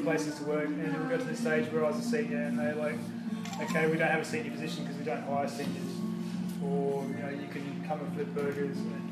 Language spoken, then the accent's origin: English; Carnarvon, Western Australia, Australia; born there; I was born in Western Australia, in Carnarvon.